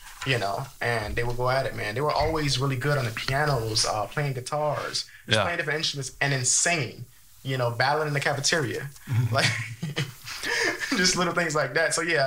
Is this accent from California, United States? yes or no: no; North Miami, Florida, United States; I grew up in a Jamaican household, which growing up in Miami in a Jamaican household is essentially like, you know, it's very close.